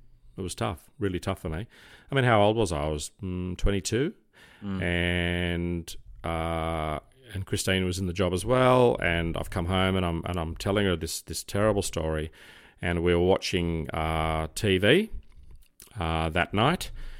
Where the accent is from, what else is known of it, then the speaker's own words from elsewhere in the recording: Crows Nest, New South Wales, Australia; born there; at the Mater, which is the hospital I was born in Crow's Nest, just up from North Sydney Police Station.